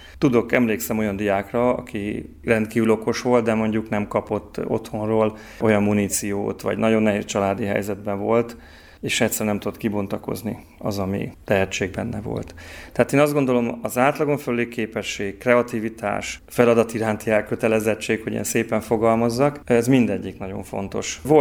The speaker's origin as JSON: {"language": "Hungarian", "region": "Baranya", "country": "Hungary", "lives_now": "Debrecen, Hungary", "said": "Hát eredetileg baranyai vagyok, Baranyából, több lépésben került ide a család"}